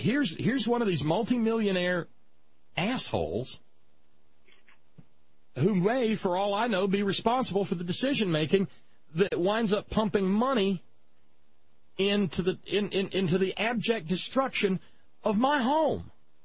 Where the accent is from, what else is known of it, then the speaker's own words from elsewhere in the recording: Switzerland; English is a second language; I'm from Switzerland. If we blew up mountains, I could not go home.